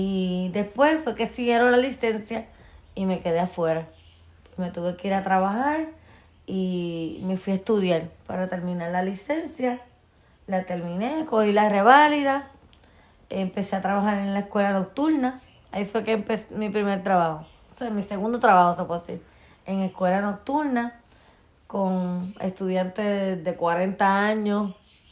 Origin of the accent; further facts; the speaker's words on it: San Sebastián, Puerto Rico; Tengo 54 años y soy de San Sebastián.